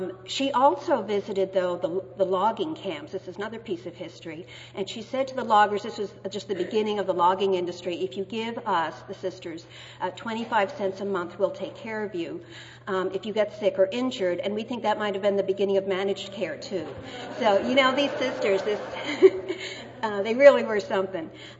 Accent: Boston, Massachusetts, United States; now in Washington, United States; I'm from Boston. I'm from Massachusetts. That's where my roots are. I live in Washington now.

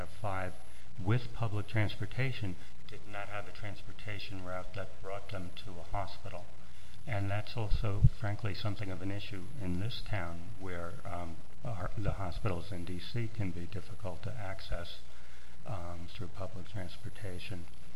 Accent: New York, United States; full disclosure, I'm a New Yorker, a chronic and persistent New Yorker.

